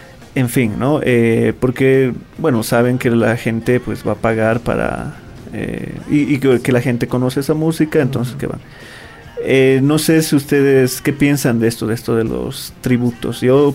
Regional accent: Bolivia; el mercado de música en mi país, en Bolivia, es muy muy reducido

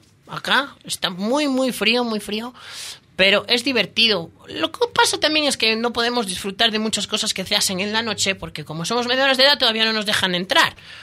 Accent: Spain; now in Ecuador; Nos caemos mal los españoles.

